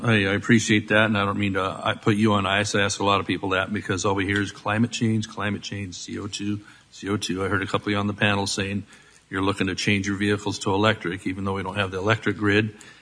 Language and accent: English; California, United States; In my home state of California, CARB has eliminated lots of equipment.